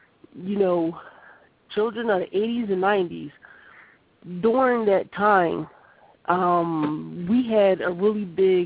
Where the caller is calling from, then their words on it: Philadelphia, Pennsylvania, United States; I'm calling from Philly now.